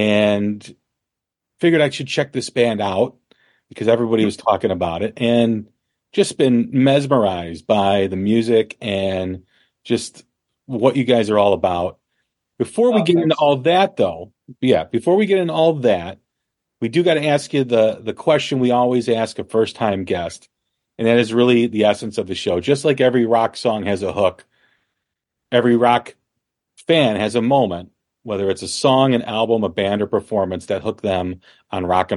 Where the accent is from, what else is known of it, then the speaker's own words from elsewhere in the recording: Chicago, Illinois, United States; Yeah, well, we're from Chicago, or I'm from Chicago.